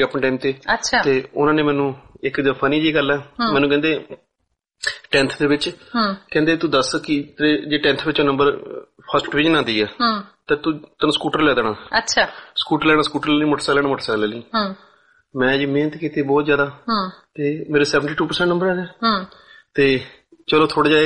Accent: Kitna, Punjab, India; ਪਿੰਡ ਕਿਤਣਾ ਜਿਹੜਾ ਹੁਸ਼ਿਆਰਪੁਰ ਜ਼ਿਲ੍ਹਾ ਗੜਸ਼ੰਕਰ ਤਹਿਸੀਲ ਆ ਸਾਡੀ ਪਿੰਡ ਕਿਤਣਾ ਦੇ ਵਿੱਚ ਮੇਰਾ ਜਨਮ ਹੋਇਆ ਜੀ

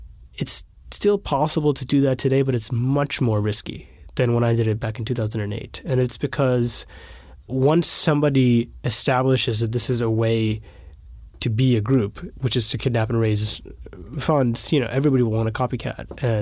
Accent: United States; Well, I'm an American journalist.

